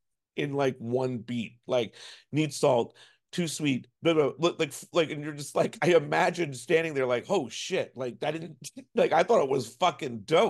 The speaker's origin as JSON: {"language": "English", "region": "New Jersey", "country": "United States", "said": "she's a Jersey girl and I'm originally from Jersey. I'm not there anymore."}